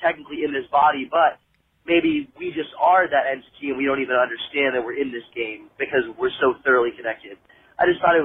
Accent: California, United States; I'm from California

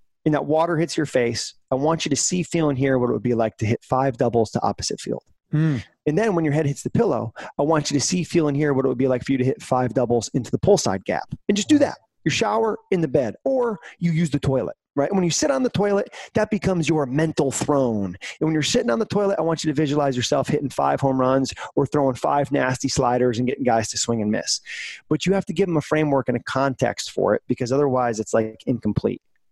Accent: Massachusetts, United States; Red Sox versus Yankees growing up in Massachusetts, you know, everyone has done that, right?

